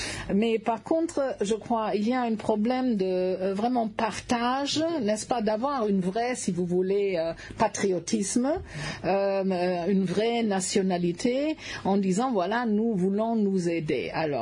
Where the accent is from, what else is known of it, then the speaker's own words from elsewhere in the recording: Germany; moved away; Pas seulement parce que je suis allemande, je suis maintenant 30 ans en Afrique.